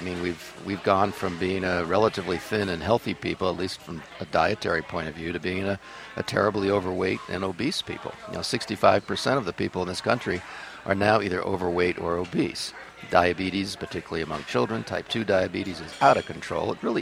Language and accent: English; Connecticut, United States; because I'm formerly from Connecticut